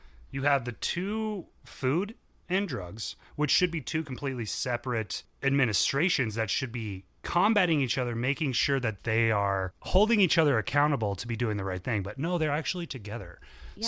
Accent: Ireland; you're as white as an Irishman as me, you're gonna get burnt

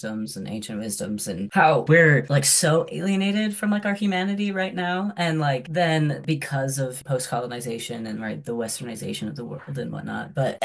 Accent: Boise, Idaho, United States; So I grew up in Boise, Idaho, and very like homogenous culture, very conservative, and it's increasingly becoming so.

